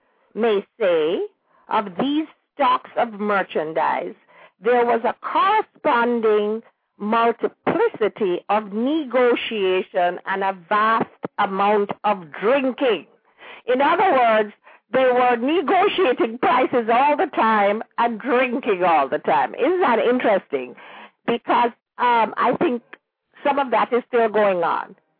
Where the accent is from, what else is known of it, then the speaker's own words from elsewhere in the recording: Jamaica; born there; I'm very proud of my roots, and I'm very glad that I was born in Jamaica.